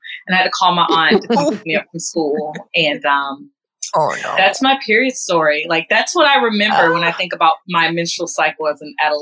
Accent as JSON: {"language": "English", "region": "the South", "country": "United States", "said": "I'm from the South, right?"}